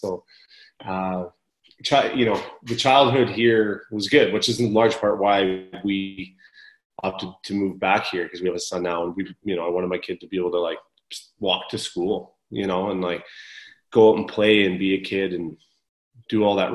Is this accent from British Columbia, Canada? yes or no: yes; Smithers, British Columbia, Canada; also born or lived in Houston; Well, I lived in Houston until I was seven, right? Yeah, seven, and then I moved to Smithers between grade two and grade three.